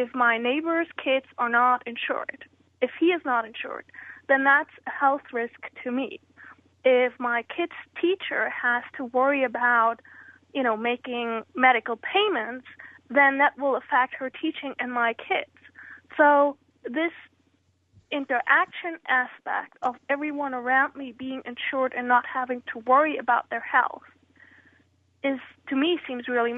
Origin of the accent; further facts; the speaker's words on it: Germany; than in my home country of Germany